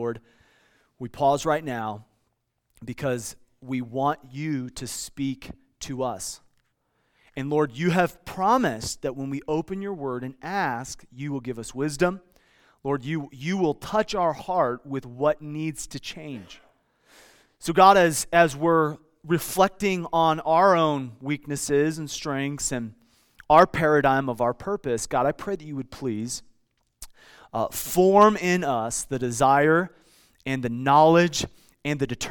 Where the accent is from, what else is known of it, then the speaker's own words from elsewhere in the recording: Midwest, United States; I remember growing up in the Midwest, and man, before that first snow, you would see these birds just start flocking